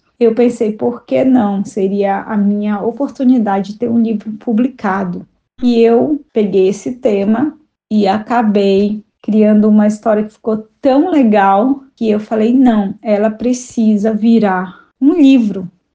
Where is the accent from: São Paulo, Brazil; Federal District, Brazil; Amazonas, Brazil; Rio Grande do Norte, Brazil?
Amazonas, Brazil; Manaus; eu, que sou natural de Manaus, no Amazonas